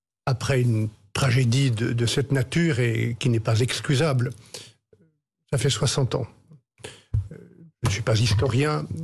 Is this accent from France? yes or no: yes; France; Il y a des attentats de tous les côtés, chez nous, en France, en Algérie